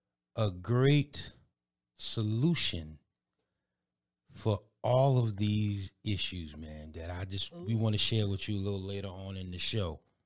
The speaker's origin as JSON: {"language": "English", "region": "New York", "country": "United States", "said": "Yeah, I'm from New York, but I just went Atlanta country."}